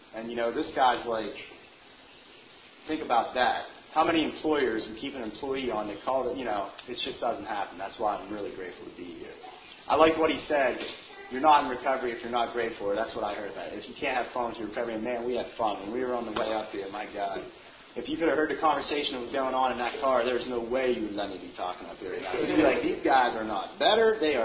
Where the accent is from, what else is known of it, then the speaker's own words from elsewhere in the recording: State College, Pennsylvania, United States; So anyway, I got back to my hometown, State College, and I got hooked up with these guys.